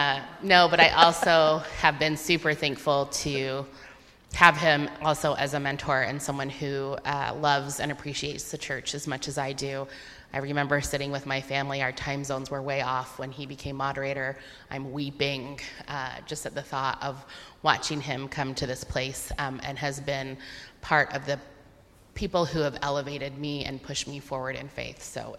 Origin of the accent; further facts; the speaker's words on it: Salt Lake City, Utah, United States; now in Cleveland Heights, United States; I grew up in Salt Lake City, Utah. I'm a third generation Hispanic Presbyterian from Salt Lake, said no one ever.